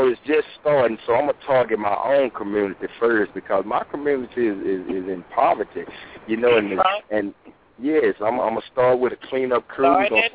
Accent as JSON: {"language": "English", "town": "Joppa", "region": "Texas", "country": "United States", "said": "I'm from Joppa."}